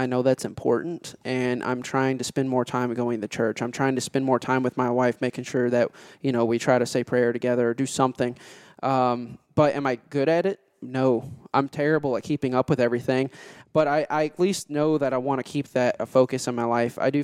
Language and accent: English; Kentucky, United States; Man, I don't read, man. I'm from Kentucky.